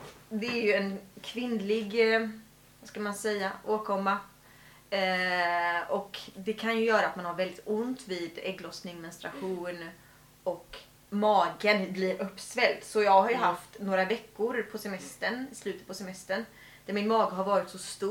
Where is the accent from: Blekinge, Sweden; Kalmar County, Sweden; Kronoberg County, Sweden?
Kalmar County, Sweden; Kalmar; Jag kommer från Kalmar.